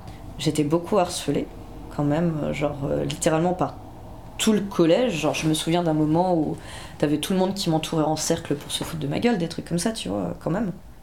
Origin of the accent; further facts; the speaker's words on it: Blois, Centre-Val de Loire, France; Je suis née à Blois. Et donc, j'ai grandi là-bas, j'ai fait mon collège et mon lycée là-bas.